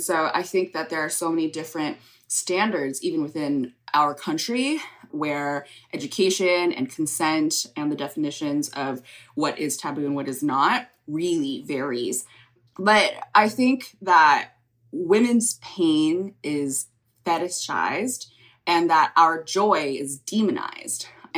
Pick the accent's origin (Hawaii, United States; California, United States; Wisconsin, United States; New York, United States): California, United States; I grew up in California, so sex education was literally, you know, in high school